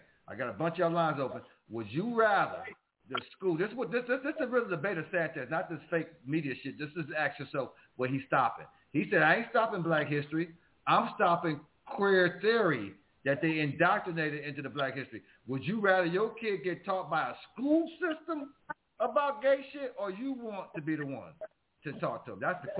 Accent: Florida, United States; Y'all from Florida. You from Florida. I live in Florida. I'm from Florida.

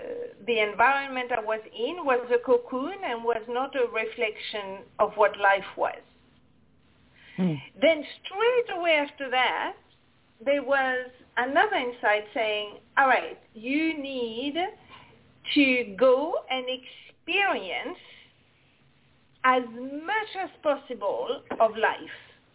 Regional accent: Casablanca, Casablanca-Settat, Morocco; English is a second language; moved away; also born or lived in Paris / England / Los Angeles / Washington, D.C.; I was born in Africa, brought up in Casablanca, Morocco. Then I went for 1 year in Paris, and then I went to England, and then I went to Los Angeles, Washington, D.C., New York.

